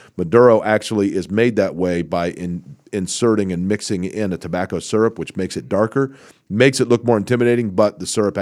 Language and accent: English; Indianapolis, Indiana, United States; I was more plugged in – with the whereabouts of my hometown of Indianapolis in the 8 years that I worked at the cigar store